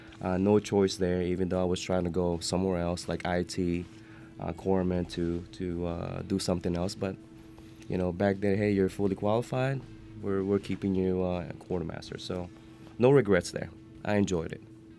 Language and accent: English; Tucson, Arizona, United States; also born or lived in Philippines; So I was born in Philippines, about a hometown in Tucson, Arizona, graduated high school there back in 96.